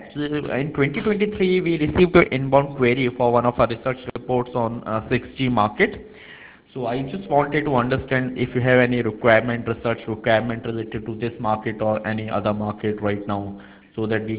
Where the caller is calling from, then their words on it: Noida, Uttar Pradesh, India; I am calling from Noida only, but our head office is in Fremont, California.